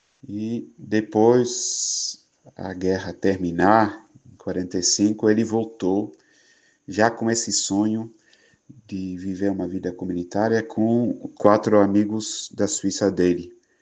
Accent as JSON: {"language": "Portuguese", "country": "Netherlands", "also_born_or_lived": "France", "second_language": "Portuguese", "lives_now": "Brazil", "said": "depois de ter vivido 8 anos na comunidade TZ na França. Eu sou natural da Holanda, então desde já peço perdão para a minha fala. Às vezes eu falo palavras um pouco errado"}